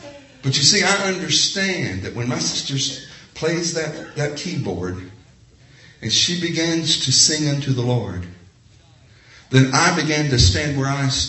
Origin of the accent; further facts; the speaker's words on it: Nashville, Tennessee, United States; I grew up in Nashville, Tennessee. The church that I worshiped in Nashville, Tennessee, I was the music director at, had a little bit of country flavor.